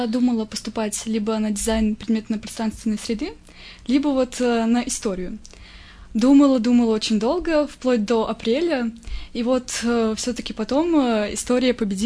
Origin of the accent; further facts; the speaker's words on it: Chashniki, Vitebsk Region, Belarus; born there; я родилась в Чашниках, окончила здесь в 2014 году школу номер 4